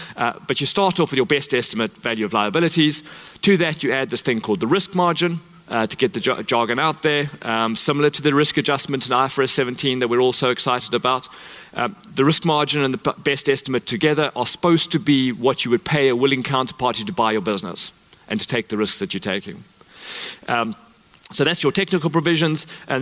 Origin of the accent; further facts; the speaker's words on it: South Africa; accent: South African; for having a South African accent, and I get teased in South Africa for having an English accent.